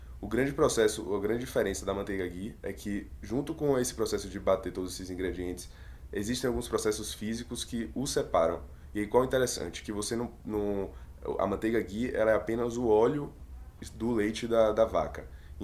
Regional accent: Bahia, Brazil; como a gente é da Bahia, tem muita área produtiva lá, pecuária muito forte

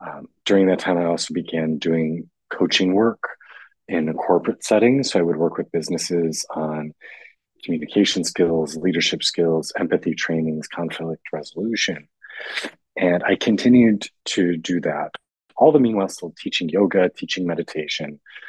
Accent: Chicago, Illinois, United States; also born or lived in Maryland / Los Angeles / Florida; now in Washington, D.C., United States; I live in Washington, D.C. right now. I grew up in Chicago and I've lived a few different places. I've lived in Maryland, Los Angeles, Florida, and now Washington, D.C.

